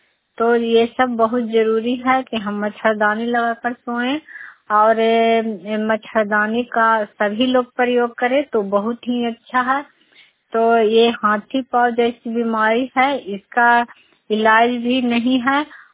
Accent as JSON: {"language": "Hindi", "region": "Bihar", "country": "India", "said": "मैं नगर नौसा प्रखंड से हूँ, नालंदा जिला से।"}